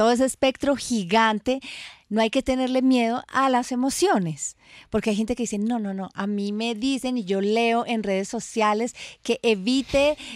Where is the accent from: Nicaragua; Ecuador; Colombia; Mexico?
Colombia; Medellín, Antioquia; como dicen en mi tierra, en Medellín.